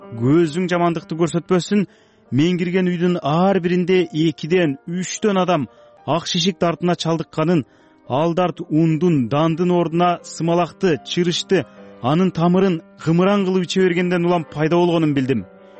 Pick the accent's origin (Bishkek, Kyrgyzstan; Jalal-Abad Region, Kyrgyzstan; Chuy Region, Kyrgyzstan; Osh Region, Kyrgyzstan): Osh Region, Kyrgyzstan; Karagochkor; Өзгөн районун кыдырганыма 3 күн болгондо өзүмдүн туулуп өскөн кыштагым Карагочкорго жөнөдүм.